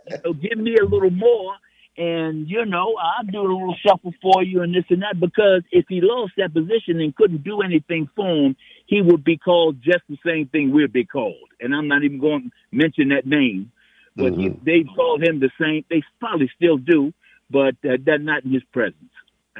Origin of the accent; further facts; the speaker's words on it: Washington, District of Columbia, United States; And I'm from Washington, born and raised in Washington.